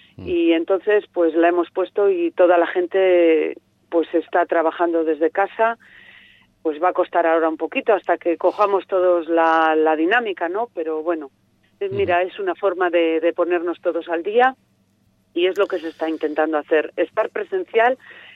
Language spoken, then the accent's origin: Spanish; Laredo, Cantabria, Spain; ciudadana y laredana, pero luego como alcaldesa de este pueblo estoy súper orgullosa, no, lo siguiente, de mi pueblo.